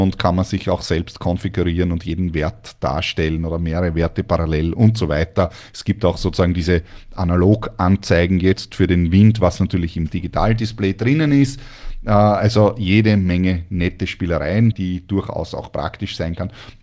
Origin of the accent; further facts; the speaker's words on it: Austria; Aufgewachsen bin ich ja in Österreich mit der Segeljolle auf dem See oder auf dem Fluss